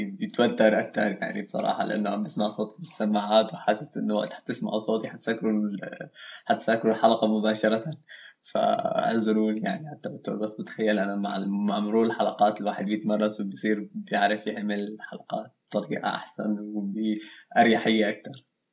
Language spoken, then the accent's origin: Arabic; Damascus, Damascus Governorate, Syria; now in Germany; أصلي من سوريا من الشام وبعيش بألمانيا تقريبا من 6 سنين.